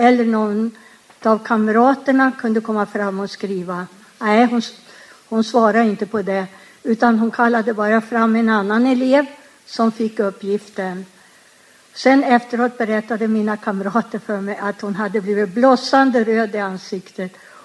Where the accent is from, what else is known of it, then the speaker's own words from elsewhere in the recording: Sollefteå, Västernorrland County, Sweden; att jag skulle få börja i skolan hemma i Sollefteå